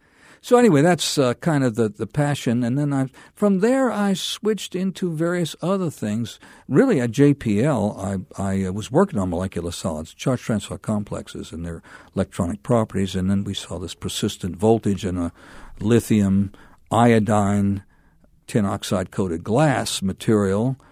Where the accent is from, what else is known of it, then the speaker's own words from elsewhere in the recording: New Orleans, Louisiana, United States; I decided I wanted to go to Loyola New Orleans, which was my hometown, and they offered me a very nice fellowship